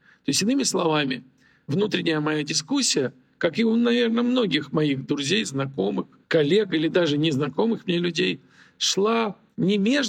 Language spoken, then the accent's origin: Russian; Ukraine; born there; Я говорил и делал фильмы на собственном языке, родном языке. Да, я родился в Украине. Во мне силен очень сантимент украинский.